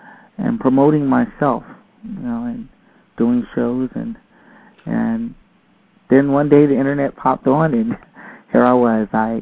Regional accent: Philadelphia, Pennsylvania, United States; born there; I was originally born in Philadelphia.

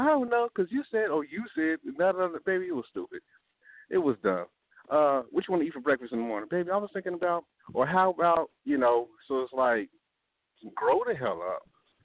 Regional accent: Austin, Texas, United States; My wife is from California. I'm from Austin, Texas.

